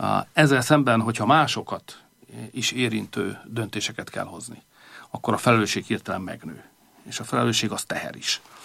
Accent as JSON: {"language": "Hungarian", "country": "Hungary", "said": "És még egyszer mondom, magyarként ez nem nehéz."}